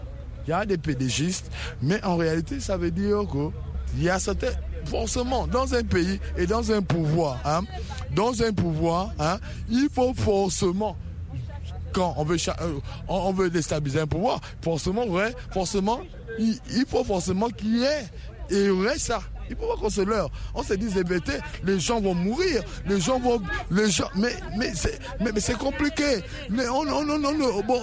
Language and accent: French; Gabon; moi, ce que je veux en tant que Gabonais, citoyen Gabonais, je veux la tranquillité.